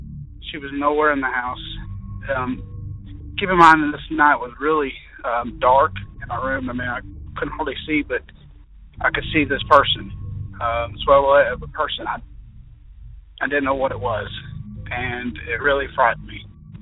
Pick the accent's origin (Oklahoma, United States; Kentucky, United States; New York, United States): Kentucky, United States; I'm from Kentucky.